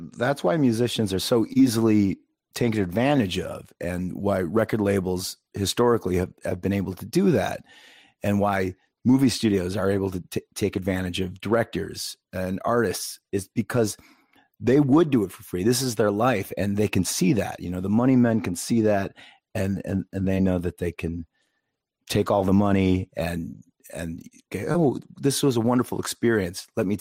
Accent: Zion, Illinois, United States; Zion, Illinois.

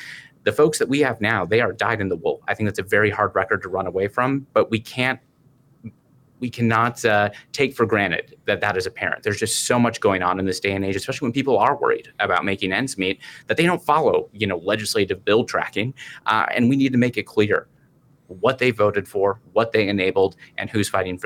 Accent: Two Rivers, Wisconsin, United States; I'm from Two Rivers, right? I see a lot of social media traffic from the hometown.

